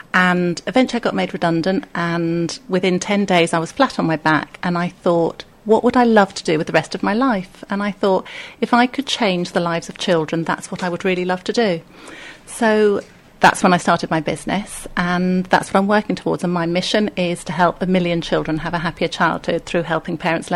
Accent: Chertsey, South East England, United Kingdom; also born or lived in Wimbledon; I was born in Wimbledon, but raised in Chertsey in Surrey

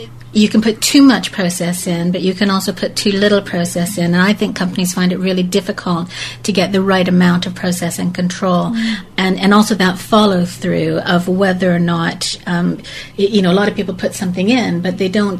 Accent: England, United Kingdom; now in Canada; oh, damn it, I'm English

